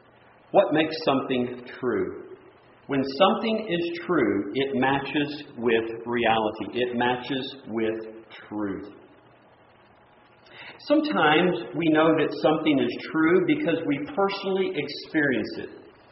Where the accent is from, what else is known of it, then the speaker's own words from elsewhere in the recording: Texas, United States; That would be like me, born and raised in Texas, and I tend to say y'all a lot, and fixing to do this